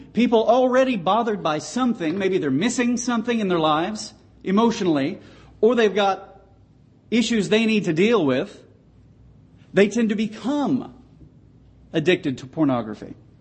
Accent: Texas, United States; born there; I was born in Texas, so I'm not picking on anybody here.

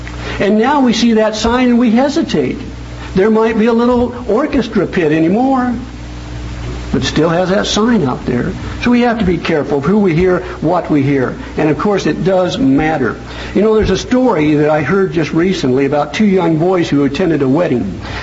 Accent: Nebraska, United States; accent: Nebraska; I want to make myself perfectly clear, even with my Nebraska accent.

